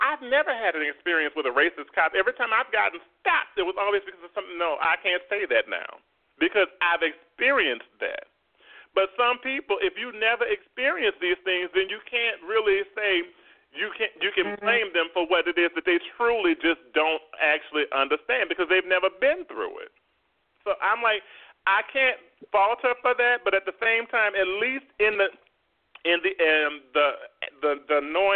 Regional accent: New Orleans, Louisiana, United States; now in Georgia, United States; I'm a black man that grew up in the South. I grew up in New Orleans just like you did for the most part.

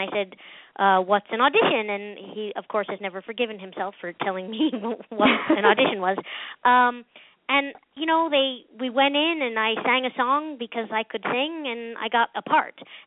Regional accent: Pennsylvania, United States; I was doing dinner theater work in my hometown in Pennsylvania.

